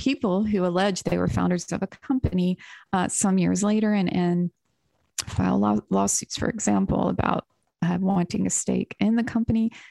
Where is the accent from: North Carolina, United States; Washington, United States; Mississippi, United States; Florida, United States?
North Carolina, United States; now in Austin, United States; I grew up in North Carolina. I live in Austin.